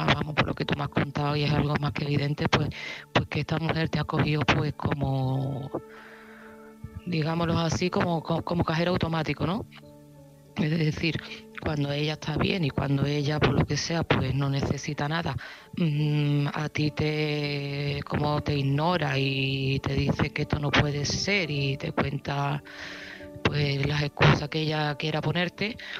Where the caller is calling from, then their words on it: Seville, Andalusia, Spain; de Sevilla